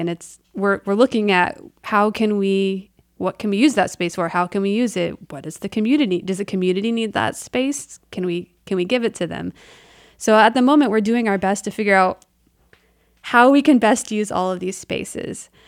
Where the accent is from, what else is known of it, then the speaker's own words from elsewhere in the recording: Columbus, Indiana, United States; now in Muncie, United States; So I am not. Okay. I am from Columbus, Indiana. Okay. And I came up here for Ball State, never left.